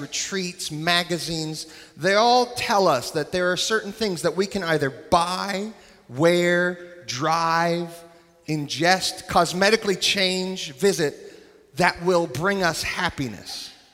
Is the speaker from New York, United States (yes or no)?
yes; New York, United States; Somebody just yelled out my home state, New York.